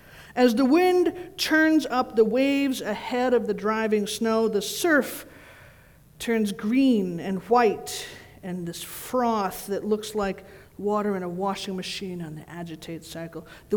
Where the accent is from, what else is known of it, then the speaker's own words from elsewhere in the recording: New England, United States; Now, I grew up in New England. I know Walden.